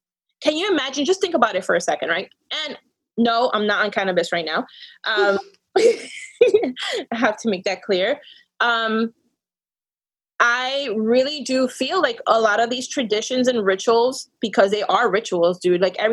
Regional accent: New Jersey, United States; Because I literally born and raised in New Jersey.

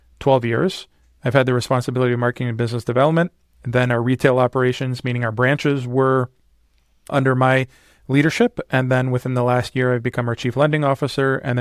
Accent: Detroit, Michigan, United States; But growing up in the Detroit area, post-college, post-university, I actually worked for a nonprofit organization for a while

